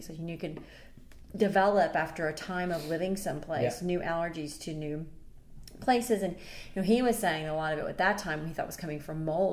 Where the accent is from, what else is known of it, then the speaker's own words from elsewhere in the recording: Tennessee, United States; I know in my hometown of Tennessee, they had 107.